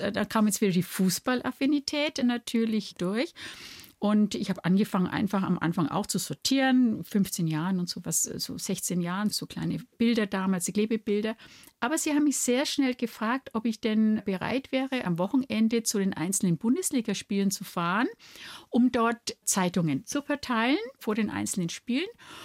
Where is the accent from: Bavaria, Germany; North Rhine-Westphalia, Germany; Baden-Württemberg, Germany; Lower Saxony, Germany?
Bavaria, Germany; Nuremberg; born there; Ich bin ja in einem Nürnberger Krankenhaus auf die Welt gekommen. Also bin ich in Nürnberg geboren und nicht in Stein.